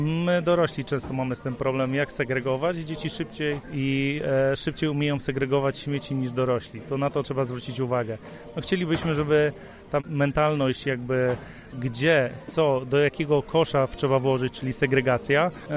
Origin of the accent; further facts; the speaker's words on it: Kluczbork, Opole Voivodeship, Poland; Pochodzę osobiście z Kluczborka, więc bardzo, bardzo lubię ten teren, niedaleko mieszkam, więc tyle.